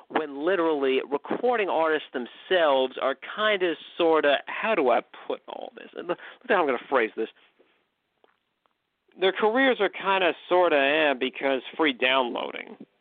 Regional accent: United States; Because you know something? Guess what? I was from America. What would they say and think when they found out we were Americans?

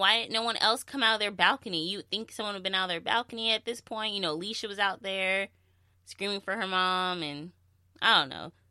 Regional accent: San Diego, California, United States; I'm from San Diego. Tijuana is like, boom, like, well, we went to Tijuana.

